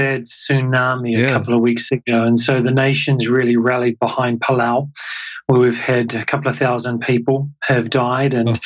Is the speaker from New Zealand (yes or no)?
yes; New Zealand; now in Indonesia; So you can tell by my accent, I'm a New Zealander, and we've been in Indonesia. This is coming up to our sixth year now.